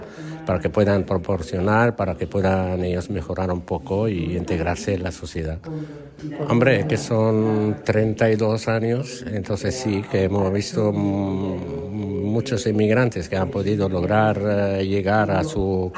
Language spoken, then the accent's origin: Spanish; Morocco; now in Spain; Yo era un inmigrante y ahora ya soy un ciudadano español y me siento integrado, me siento más español que marroquí, digamos.